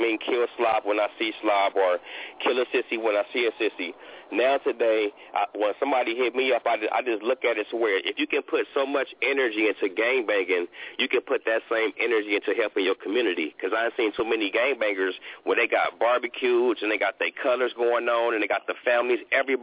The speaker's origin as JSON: {"language": "English", "town": "Los Angeles", "region": "California", "country": "United States", "said": "But I come from Los Angeles, California. I'm from Watts. And gangbanging come from there."}